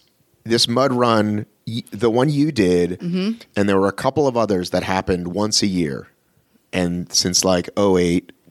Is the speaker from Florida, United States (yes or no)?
no; Marietta, Georgia, United States; So I grew up in Marietta.